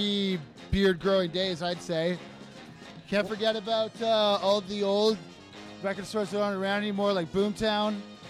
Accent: British Columbia, Canada; I'm from the woods just north of Whistler.

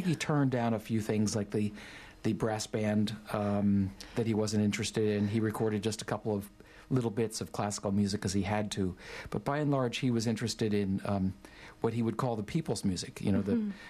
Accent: United States; And then the political realities of being an American, I was living in the States at the time, going to Cuba set in.

